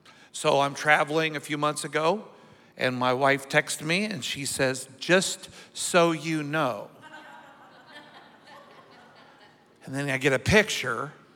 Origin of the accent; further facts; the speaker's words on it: Illinois, United States; now in Florida, United States; So I grew up in the country. I grew up in Southern Illinois.